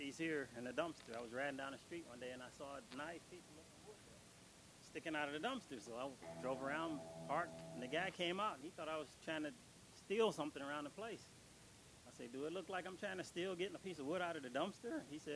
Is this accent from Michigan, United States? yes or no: yes; Michigan, United States; I'm really from Michigan. I'm not a native of Florida.